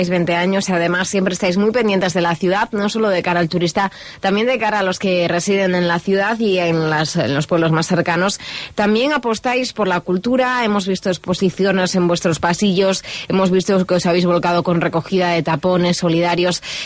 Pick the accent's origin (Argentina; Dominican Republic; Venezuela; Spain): Spain; Cáceres, Extremadura; los mejores embajadores somos los propios extremeños y cacereños.